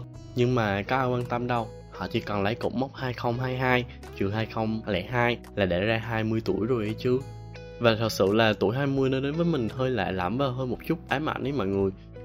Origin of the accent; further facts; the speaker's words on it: Phú Yên, Vietnam; mình sinh năm 2002. Mình sinh ra và lớn lên ở Phú Yên, nên đôi khi các bạn có thể sẽ nghe ra một vài từ địa phương.